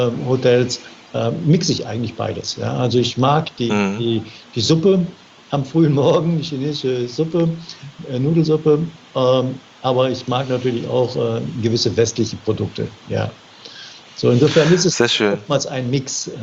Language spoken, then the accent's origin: German; Germany; now in China; Ich bin Deutscher, ich fahre Auto.